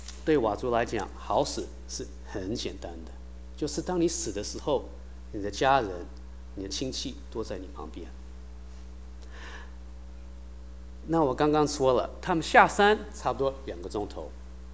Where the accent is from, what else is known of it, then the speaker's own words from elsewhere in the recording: United States; 我在美国这边长大的